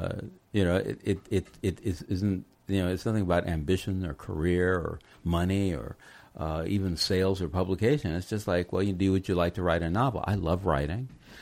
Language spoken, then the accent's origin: English; Los Angeles, California, United States; I'm from Los Angeles, so I go up to Santa Cruz all the time.